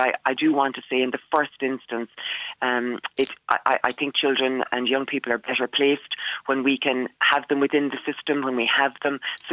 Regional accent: Ireland; he has been so fulsome in his gratitude to Irish people for the manner in which we are embracing Irish Ukrainian families

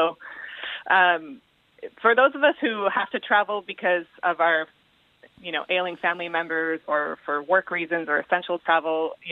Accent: United States; for being American

